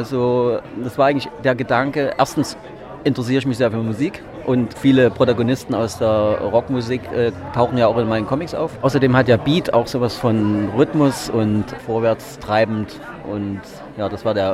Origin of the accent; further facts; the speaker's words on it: East Germany, Germany; Ich bin ja im Osten aufgewachsen